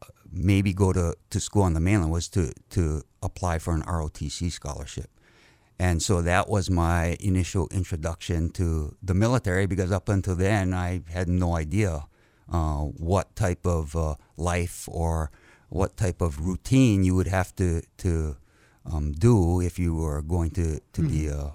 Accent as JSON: {"language": "English", "region": "Hawaii", "country": "United States", "tie": "born or raised there", "said": "We initially lived in Kamehameha Heights, right below Camp School, until I was in the sixth grade. And then my dad and my mom bought a house in Salt Lake, and so we moved there"}